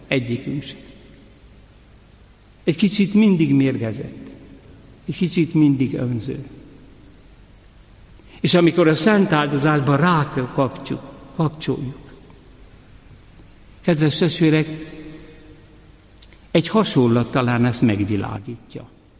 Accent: Hungary; born there; Szülőfalumban Siót szabályozták. Azelőtt ugye a Balaton szépen lecsorgott. És olyan posványos volt az egész terület.

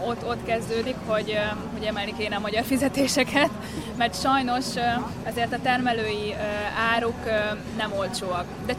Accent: Veszprém, Veszprém County, Hungary; a Tekeresvölgyi Manufaktúrától. Lokál patrióta veszprémiek vagyunk, de Nemesvámoson van a birtokunk, ez ugye mindössze 3 kilométerre található.

